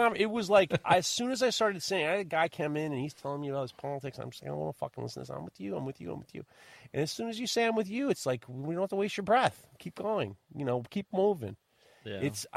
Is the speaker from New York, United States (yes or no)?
yes; New York, United States; I'm a schmuck from the Upper East Side.